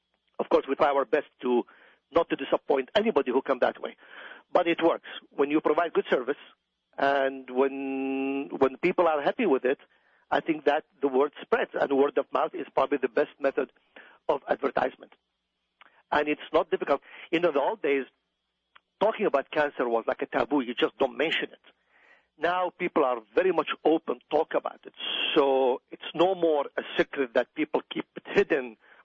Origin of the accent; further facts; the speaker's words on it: Iraq; now in United States; I mean, I grew up in Iraq, and there arranged marriage is very, very common.